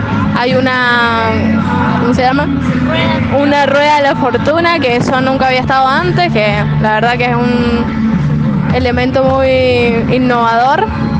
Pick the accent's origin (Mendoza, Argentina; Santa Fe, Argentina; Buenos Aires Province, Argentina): Mendoza, Argentina; Guaymallén; vengo de Guaymallén